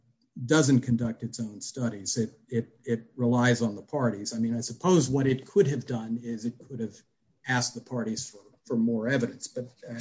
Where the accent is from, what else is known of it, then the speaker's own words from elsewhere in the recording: Midwest, United States; I grew up in the Midwest too.